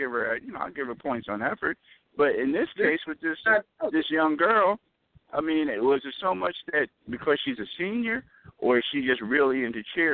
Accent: New Jersey, United States; Living close to the big city, you know, being born and raised in Jersey and spending many times, you know, many hours on trains, subways

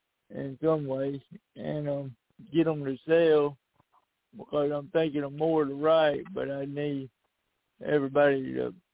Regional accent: Sunndale, Alabama, United States; I'm from Sunndale, Alabama.

